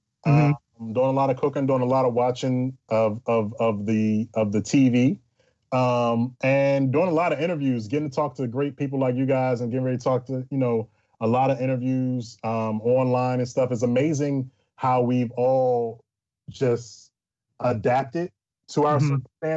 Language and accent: English; Philadelphia, Pennsylvania, United States; I'm from Philadelphia, so the last half of Adelphia and … that's where you'll find me.